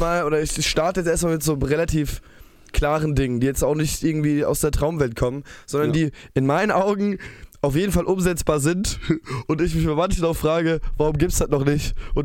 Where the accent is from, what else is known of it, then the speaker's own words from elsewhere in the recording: Darmstadt, Hesse, Germany; Nee, wir kommen aus Darmstadt. Wir kommen nicht aus Hamburg.